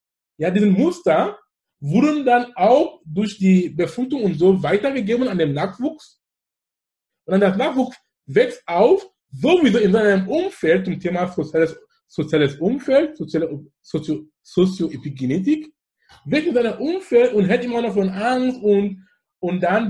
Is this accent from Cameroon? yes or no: yes; Anglophone Cameroon, Cameroon; German is a second language; Und wo ich komme aus dem Besatzungsgebiet, wo die Engländer waren. Das heißt, ich bin mit Englisch aufgewachsen und alles in die Schule.